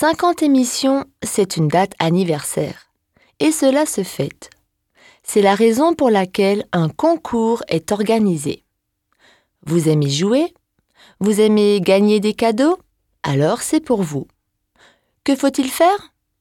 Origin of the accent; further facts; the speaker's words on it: France; accent: French; D'ailleurs, je suis certaine que même si j'épousais un anglophone, que même si j'habitais le restant de ma vie dans un pays anglophone, je crois bien que je garderais à vie mon French accent.